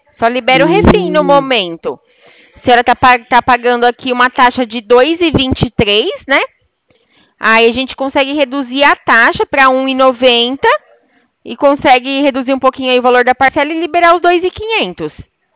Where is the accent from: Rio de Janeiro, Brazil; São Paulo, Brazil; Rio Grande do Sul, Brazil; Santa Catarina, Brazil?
São Paulo, Brazil; Itu; Não, eu sou daqui de Itu, interior de São Paulo.